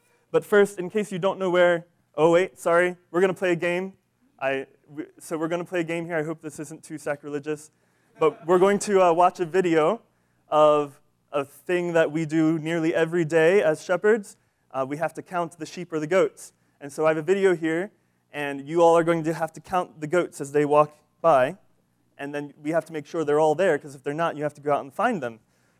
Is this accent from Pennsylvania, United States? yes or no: yes; Pennsylvania, United States; I am from Pennsylvania